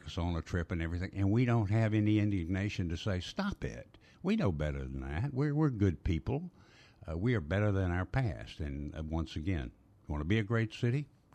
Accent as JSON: {"language": "English", "region": "Louisiana", "country": "United States", "tie": "born or raised there", "said": "I grew up in Plaquemine Parish."}